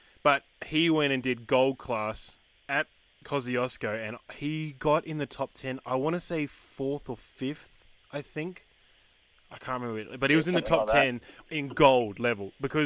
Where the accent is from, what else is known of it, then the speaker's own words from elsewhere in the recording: Perth, Western Australia, Australia; hey, I'm from Perth originally, mate. I'm fucking slow as they come.